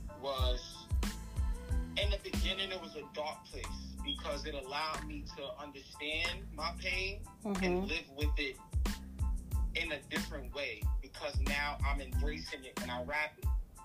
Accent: Brooklyn, New York, United States; the environment, growing up in Brooklyn, friends, you know, freestyle.

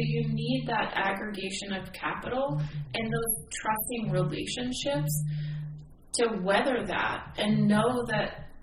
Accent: Oregon, United States; One of the districts that I love, I'm from Central Oregon

